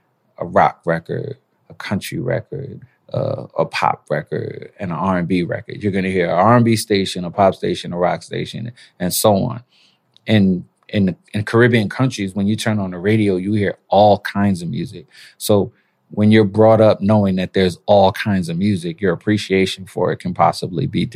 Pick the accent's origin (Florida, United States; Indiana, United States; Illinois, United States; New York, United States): New York, United States; Brooklyn; also born or lived in Panama; I'm a New Yorker. I'm a Brooklyn boy, but, you know, my legality, it was married. I was born in Panama, raised in Brooklyn.